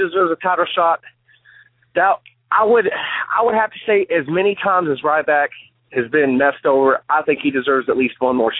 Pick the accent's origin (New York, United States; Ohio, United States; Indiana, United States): Indiana, United States; Charlestown; I'm from Charlestown, Indiana.